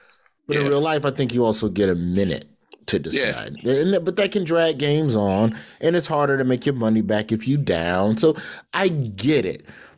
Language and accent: English; Birmingham, Alabama, United States; I'm from Birmingham.